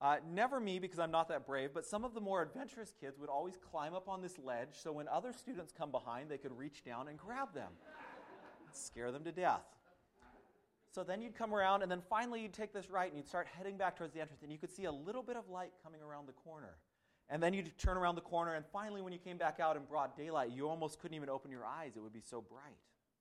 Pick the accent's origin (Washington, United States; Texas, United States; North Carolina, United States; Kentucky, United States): Washington, United States; Whidbey Island; Growing up on Whidbey Island, every year it was an annual tradition that our school would go on a field trip to Fort Casey.